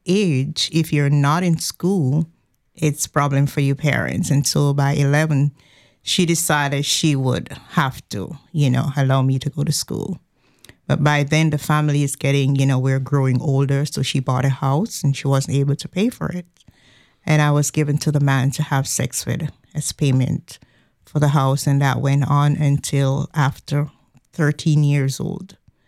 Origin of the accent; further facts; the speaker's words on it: Jamaica; I am from Jamaica, and as early as 8 years old